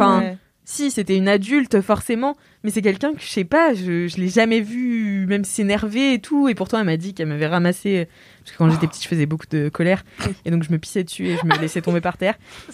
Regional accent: Brittany, France; Voilà, on est breton.

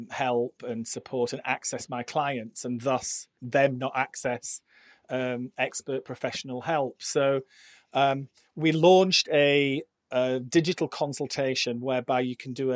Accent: Barnsley, Yorkshire and the Humber, United Kingdom; I'm from Yorkshire, and I started working in a salon in my hometown, which is Barnsley

